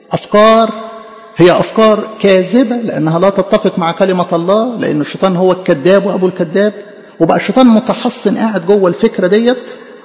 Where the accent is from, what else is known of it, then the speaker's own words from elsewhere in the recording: Egypt; احنا جوانا متربيين كمصريين